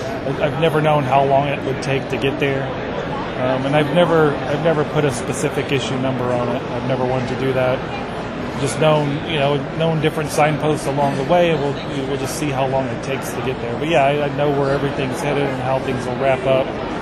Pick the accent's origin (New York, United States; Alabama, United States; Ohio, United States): Alabama, United States; born there; And I was born in Alabama. There was nobody in my neck of the woods who wrote comics for a living.